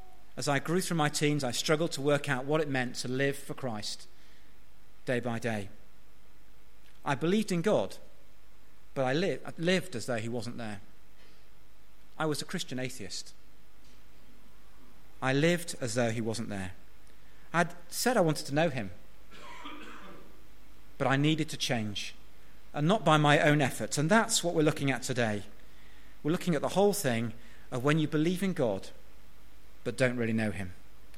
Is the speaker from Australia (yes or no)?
no; Manchester, North West England, United Kingdom; I grew up in the Manchester area, and in the school playground, it divided on football lines, like many towns, I guess, between reds and blues.